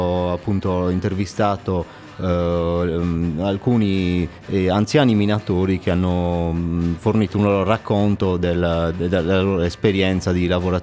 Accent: Iglesias, Sardinia, Italy; Sono di Iglesias, sì.

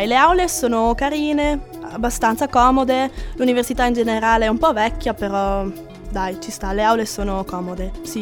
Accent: Trentino-Alto Adige/South Tyrol, Italy; first language German; Italian is a second language; moved away as an adult; now in Cagliari, Italy; Sono d'Alto Adige, allora al nord Italia, e sono venuta qua con un accordo bilaterale perché a casa parlo il tedesco. Praticamente la mia provincia è una provincia bilingue.

